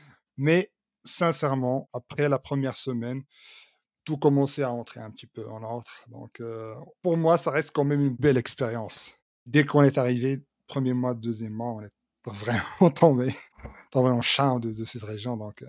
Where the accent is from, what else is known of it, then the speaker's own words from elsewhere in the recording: Casablanca, Casablanca-Settat, Morocco; now in Évangéline, Canada; je suis originaire de Casablanca, Maroc. J'habite évangéline depuis 6 mois exactement.